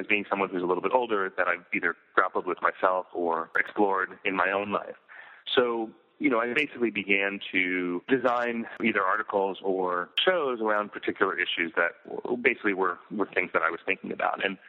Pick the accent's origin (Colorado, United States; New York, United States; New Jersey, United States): New Jersey, United States; moved away as an adult; now in California, United States; Well, I grew up actually in New Jersey for the most part. And when it came time to go away to college, I basically wanted to go as far from New Jersey as possible.